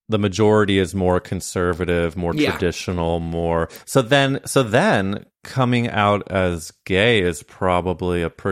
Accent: Midwest, United States; And I came from a very conservative place when you really look at it. I came from the Midwest

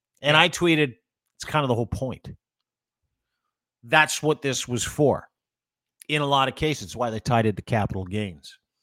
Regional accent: Canada; I'm like, I'm Canadian.

